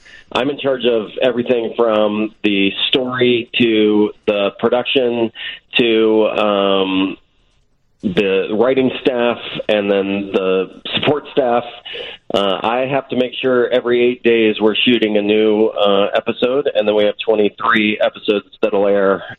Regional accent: Dallas, Texas, United States; moved away as an adult; now in Los Angeles, United States; No, I grew up in Dallas, Texas.

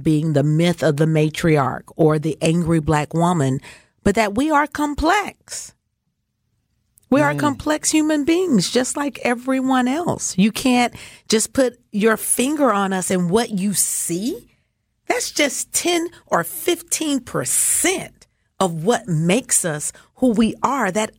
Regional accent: Mississippi, United States; I grew up on the Gulf of Mexico, the border of Mississippi and Alabama. I mean, I was in church Monday through Sunday, dude.

